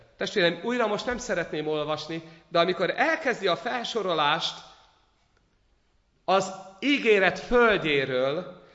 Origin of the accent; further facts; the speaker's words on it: Békés, Hungary; ahol én felnőttem a békési gyülekezettel